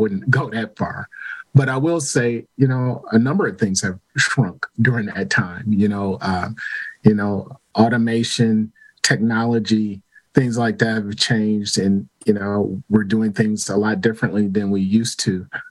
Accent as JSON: {"language": "English", "town": "Milwaukee", "region": "Wisconsin", "country": "United States", "tie": "born or raised there", "also_born_or_lived": "New York / Boston", "said": "Sure. Well, I was born and raised in Milwaukee. Like I said, I've been here most of my life. I lived in New York for a little while, lived in Boston for a little while, but Milwaukee has been my home for a majority of my life."}